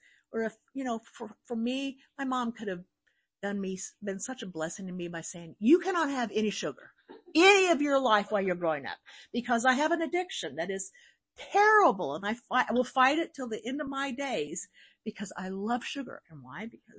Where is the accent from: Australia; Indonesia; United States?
United States; Midwest; I grew up in the Midwest, and you know, everything was fried, battered, gravied, et cetera.